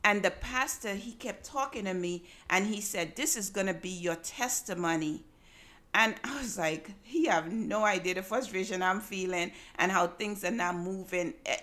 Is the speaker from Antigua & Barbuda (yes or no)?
yes; Freetown, Saint Philip, Antigua & Barbuda; When I was a little girl growing up in Freetown in Antigua, I used to go to church every Sunday.